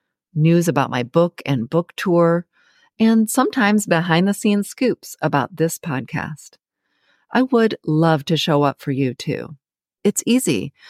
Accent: Ann Arbor, Michigan, United States; and of course my hometown, Ann Arbor. Go Blue!

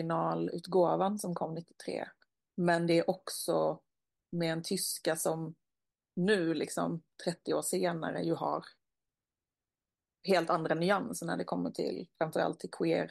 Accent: Skåne, Sweden; jag är ju från Skåne, så jag tänker att vissa ord som jag tycker är normala är uppenbarligen inte det för en av mina redaktörer som är från Västerbotten.

